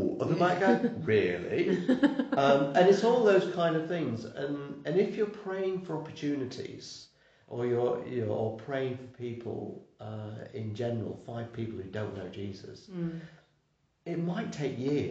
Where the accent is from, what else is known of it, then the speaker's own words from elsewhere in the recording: North West England, United Kingdom; we're from Lancashire